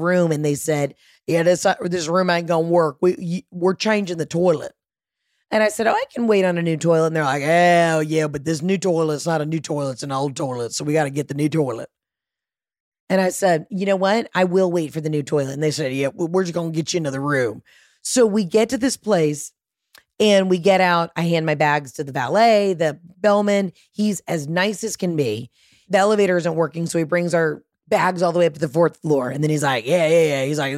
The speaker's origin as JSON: {"language": "English", "region": "Georgia", "country": "United States", "said": "I'm from Georgia. I can say it. They have the Masters."}